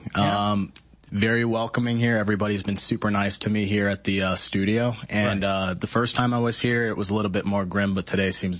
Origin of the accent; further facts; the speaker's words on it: New England, United States; also born or lived in Connecticut / New York / Massachusetts; now in Texas, United States; I'm from New England. I'm a Connecticut. I'm a New York, Massachusetts guy.